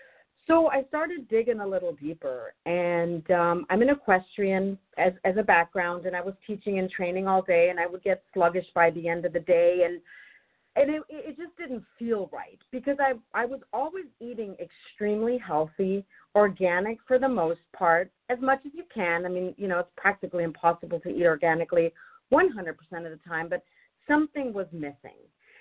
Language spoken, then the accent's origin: English; Germany; now in United States; So I'm originally from Germany. And when I moved to America in 1993, I was pretty much eating, for the most part, the same things, and I was cooking the same way